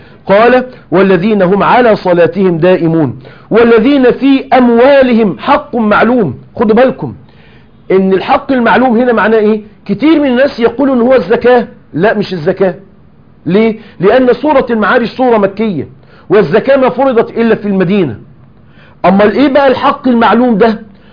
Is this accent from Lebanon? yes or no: no; Egypt; كانوا دايما عندنا في مصر بيقولوا مثل كده